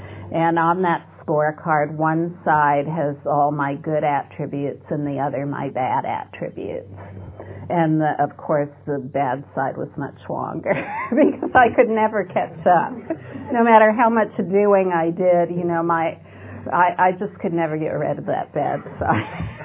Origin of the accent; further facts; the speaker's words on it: United States; born there; And I was born in America, so I took myself to be an American